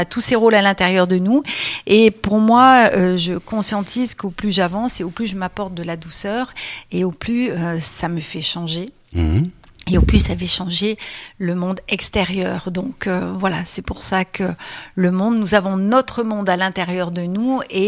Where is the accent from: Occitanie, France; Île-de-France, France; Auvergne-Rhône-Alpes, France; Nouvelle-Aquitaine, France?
Auvergne-Rhône-Alpes, France; Grenoble; puisque comme je suis de Grenoble, je pratique aussi par téléphone